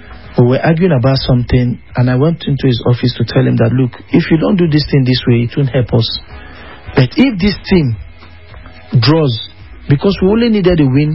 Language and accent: English; Port Harcourt, Rivers, Nigeria; I was born and bred in Port Harcourt.